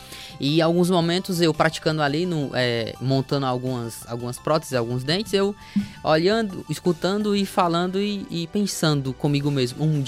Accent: Nova Russas, Ceará, Brazil; eu nasci e me criei aqui em Nova Russas. Minhas raízes são daqui, meu pai, minha mãe.

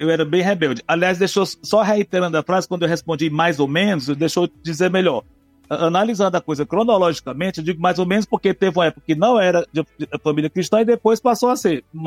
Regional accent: Fortaleza, Ceará, Brazil; Eu nasci em Fortaleza, minha família é de origem piauiense, mas vieram para Fortaleza, e eu e minha irmã, quatro irmãos nasceram no Piauí, mas eu e minha irmã, mais novos, nascemos aqui em Fortaleza.

